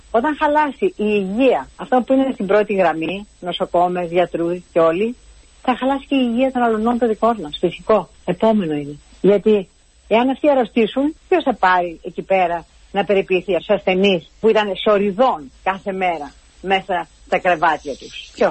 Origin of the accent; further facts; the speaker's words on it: Greece; Καταρχήν είμαι Ελληνίδα. Και σαν Ελληνίδα, ο πατέρας μου με δίδαξε να έχω κουράγιο και φιλότιμο.